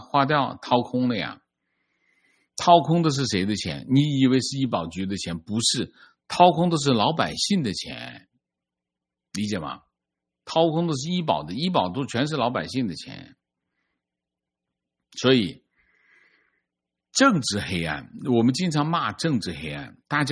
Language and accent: Chinese; Taiwan; 这让我们台湾人忍不住觉得可笑